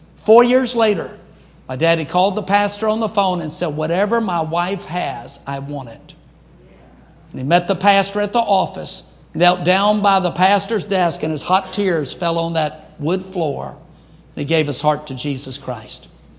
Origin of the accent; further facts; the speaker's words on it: Baton Rouge, Louisiana, United States; My mother was just a country girl. We grew up in Baton Rouge, Louisiana. My dad was a sharecropper way, way, way back.